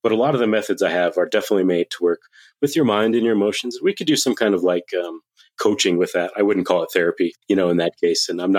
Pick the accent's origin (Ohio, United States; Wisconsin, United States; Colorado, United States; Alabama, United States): Colorado, United States; Denver; Us in Denver.